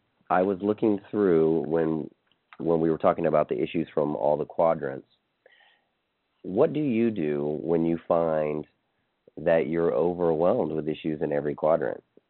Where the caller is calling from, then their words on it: Austin, Texas, United States; I'm calling from Austin, Texas.